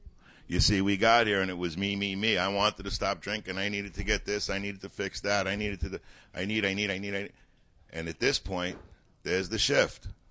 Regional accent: New York, United States; I'm from New York. You're lucky if a waitress can bring you food in New York.

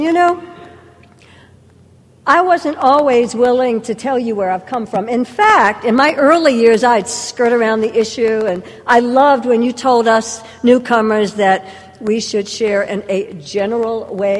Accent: Atlanta, Georgia, United States; born there; I was born in Atlanta in 1953 at a hospital that's not even there anymore.

